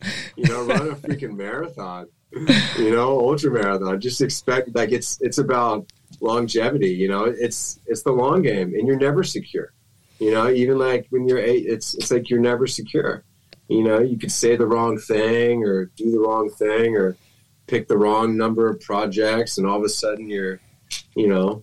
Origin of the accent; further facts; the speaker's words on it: Hampton, Virginia, United States; was born and raised in Hampton, Virginia. I went to high school in Yorktown, just not down the street, but I guess we'll just say down the road.